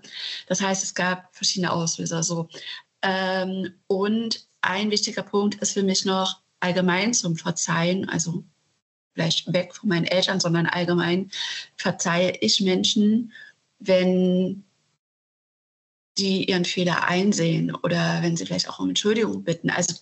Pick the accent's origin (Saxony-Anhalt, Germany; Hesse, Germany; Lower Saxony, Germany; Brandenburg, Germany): Saxony-Anhalt, Germany; now in Berlin, Germany; ich bin in Sachsen-Anhalt in einer Kleinstadt aufgewachsen.